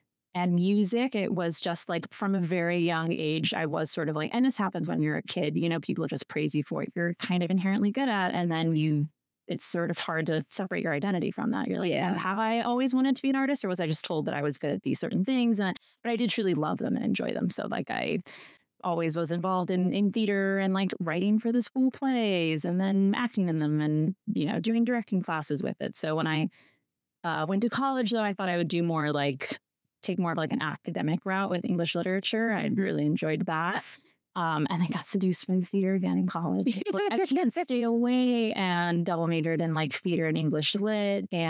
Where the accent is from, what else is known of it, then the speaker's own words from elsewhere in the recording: St. Louis, Missouri, United States; But truly growing up, it was just like just, you know, growing up in St. Louis, Missouri, it's just worlds away.